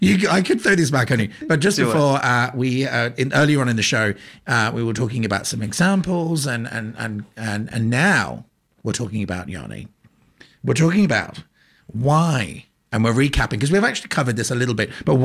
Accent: Birmingham, West Midlands, United Kingdom; And she won the Eurovision Song Contest in my hometown of Birmingham.

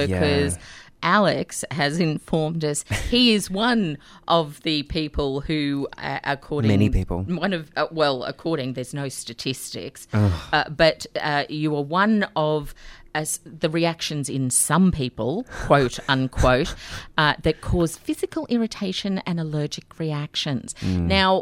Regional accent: Brisbane, Queensland, Australia; now in Melbourne, Australia; I grew up, born and bred in Brisbane, Queensland.

